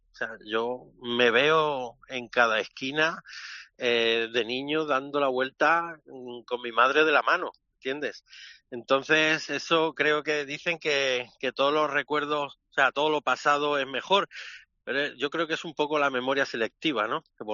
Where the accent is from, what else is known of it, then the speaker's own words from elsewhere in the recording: Collado Mediano, Community of Madrid, Spain; Yo siempre me considero de Collado Mediano. A mí me hablan y yo soy de Madrid, yo soy de Collado Mediano, concretamente. Entonces, yo llevo Collado Mediano muy dentro de mi corazón y muy dentro de mi mente también.